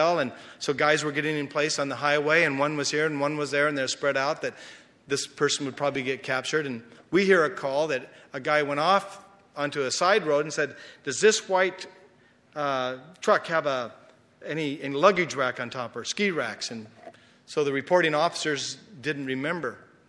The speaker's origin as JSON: {"language": "English", "region": "Utah", "country": "United States", "said": "Oh, and I'm from Utah."}